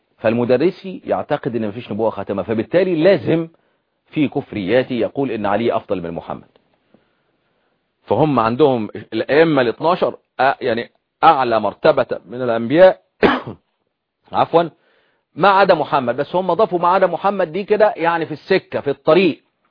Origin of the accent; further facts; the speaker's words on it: Egypt; عندنا في مصر